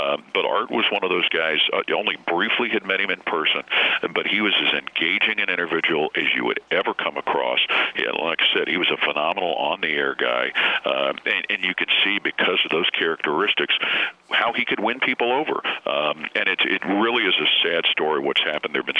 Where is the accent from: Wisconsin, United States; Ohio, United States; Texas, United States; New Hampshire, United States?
Ohio, United States; Cincinnati; But then I worked in my hometown of Cincinnati